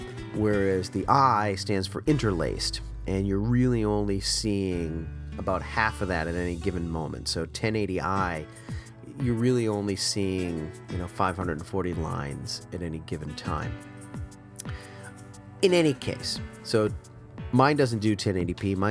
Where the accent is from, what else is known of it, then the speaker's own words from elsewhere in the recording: Massachusetts, United States; now in San Jose, United States; Yeah, I'm out here in the California, the San Jose Bay Area. And I grew up in Massachusetts, as you know. And I'm a big Boston sports fan.